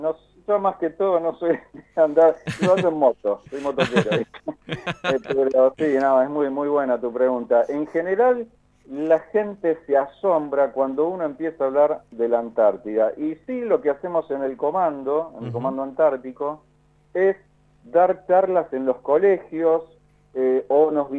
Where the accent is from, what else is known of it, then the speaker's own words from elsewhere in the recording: Argentina; me enorgullezco como argentino